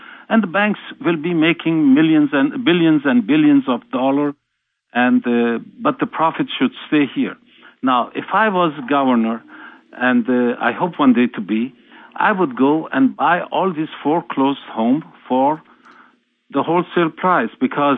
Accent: Iran; English is a second language; now in United States; as you know, I came from Iran. I ran away from there because there is a tyranny of religion.

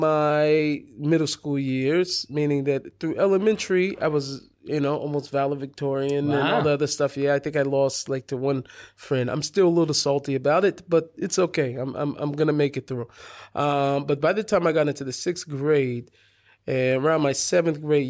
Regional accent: Seattle, Washington, United States; Anyway, so I grew up there in Seattle. It was very, very close in proximity to all the shuls. I grew up literally inside the Eruv, so I was in a Jewish neighborhood.

